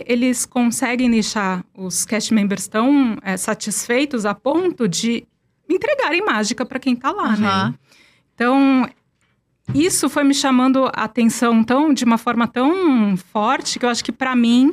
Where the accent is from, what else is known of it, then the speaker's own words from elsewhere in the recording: Santos, São Paulo, Brazil; Eu sou de Santos